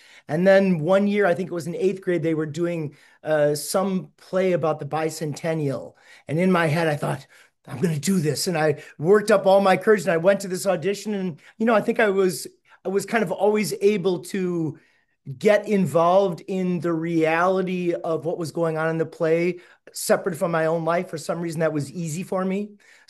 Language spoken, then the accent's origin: English; Wisconsin, United States; I come from Wisconsin. My dad was an electrician, very blue collar.